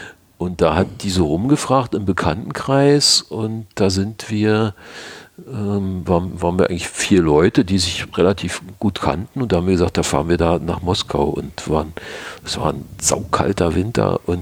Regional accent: Berlin, Germany; Wir kommen ja nur alle aus dem Bezirk Pankow, wo Weißen See dazugehört.

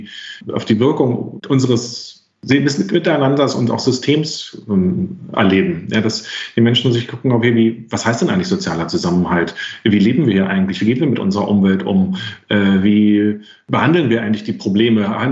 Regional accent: Berlin, Germany; born there; Ich bin immer noch in Berlin geboren.

